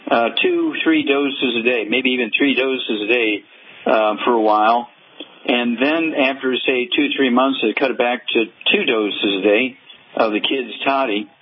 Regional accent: Missouri, United States; Let's go to Missouri, my home state, Missouri.

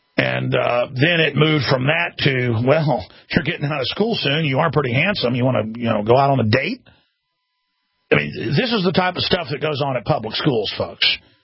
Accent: Dallas, Texas, United States; I mean, that's what I grew up around in Dallas, Texas

